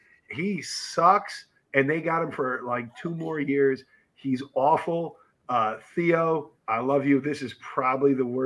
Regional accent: New York, United States; you know, I'm from New York, so I got a Clint Frazier story.

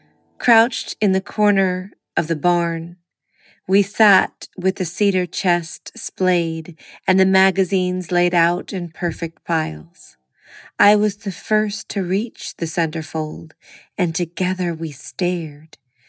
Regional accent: California, United States; I have always been a summer girl, born and raised in California.

